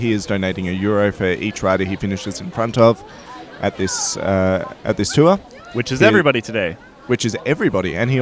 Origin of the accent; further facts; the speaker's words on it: Melbourne, Victoria, Australia; I'm from Melbourne.